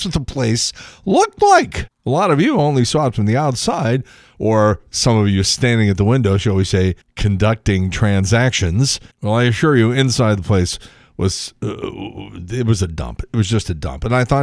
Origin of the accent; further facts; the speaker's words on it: Midwest, United States; I've never been to St. Louis, but I am from the Midwest. And so you know, I'm not really crazy being this far away from home. I'm way out east here.